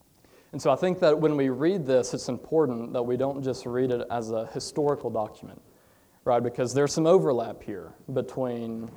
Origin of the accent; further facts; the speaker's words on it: Chelsea, Alabama, United States; I grew up just over in Chelsea. Grew up at Liberty Baptist Church.